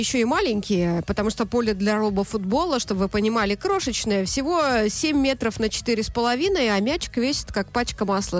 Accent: Istaravshan, Sughd, Tajikistan; Да я что ли помню, что там написано? Из Таравшан.

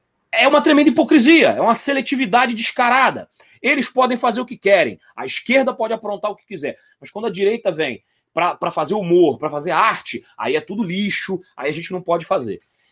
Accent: Rio de Janeiro, Brazil; now in Espírito Santo, Brazil; você sabe que eu sou do Rio de Janeiro, eu sou carioca, apesar que estou morando aqui no estado do Espírito Santo há 9 anos. Eu vim para cá para trabalhar

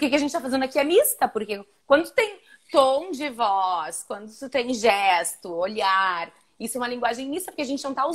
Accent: Pelotas, Rio Grande do Sul, Brazil; eu sou de Pelotas, né?

